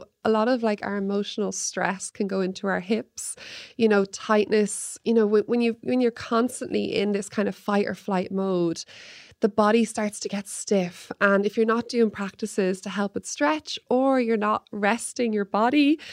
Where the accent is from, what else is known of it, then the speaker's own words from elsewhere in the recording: Wexford, County Wexford, Ireland; I'm from Wexford, I'm born and bred, I'm definitely a lot on the East Coast